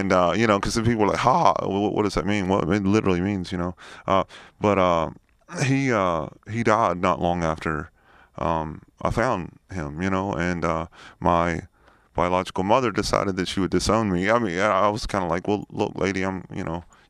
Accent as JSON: {"language": "English", "region": "the South", "country": "United States", "said": "I'm from the South, and we like to think that we're better than other people"}